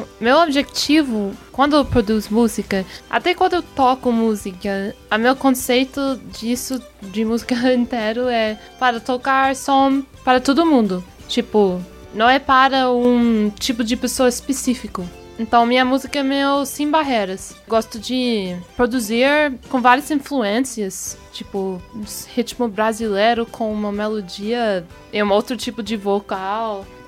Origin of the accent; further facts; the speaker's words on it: United States; Portuguese is a second language; porque nós dois somos americanos aqui, né?